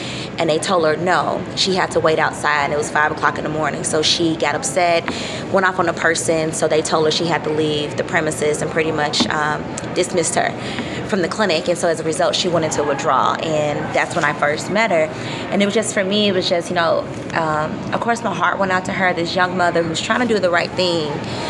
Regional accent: St. Louis, Missouri, United States; So I'm from St. Louis, Missouri. Did all my training here at St. Louis University School of Medicine.

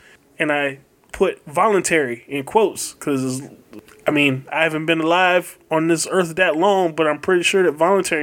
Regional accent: Jacksonville, Florida, United States; Jalen Ramsey is no longer a part of my hometown Jacksonville Jaguars.

